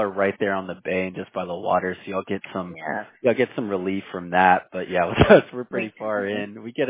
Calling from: Houston, Texas, United States; I am actually out of Houston, Texas with mine.

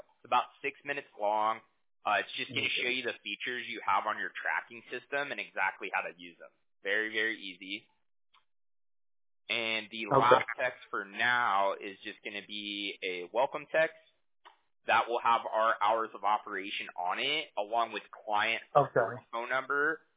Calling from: Costa Mesa, California, United States; We're from Costa Mesa, California.

